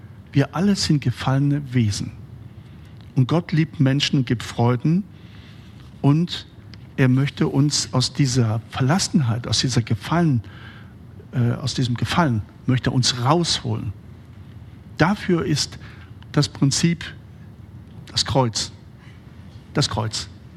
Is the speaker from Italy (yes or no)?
yes; Veneto, Italy; ich komme ja aus den Dolomiten und mein Vorfahrer ist der Maler Tizian.